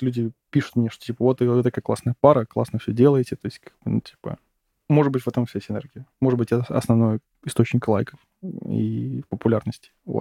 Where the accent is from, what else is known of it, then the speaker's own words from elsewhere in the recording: Saint Petersburg, Russia; Но, типа, я из Питера, мне нормально.